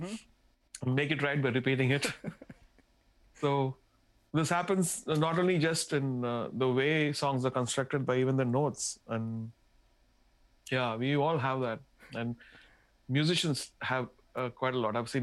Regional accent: Tamil Nadu, India; first language Tamil; English is a second language; And I come from Tamil Nadu. I speak Tamil.

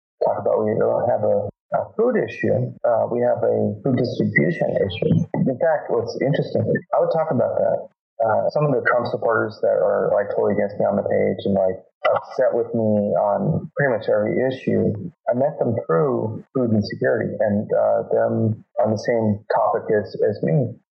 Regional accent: Campbell, California, United States; Well, I will say this about Campbell, my hometown, where I live is mixed

